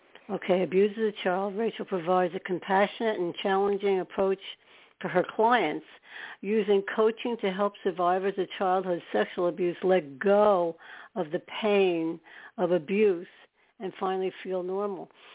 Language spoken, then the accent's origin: English; New York, United States; We're both from New York, that's why.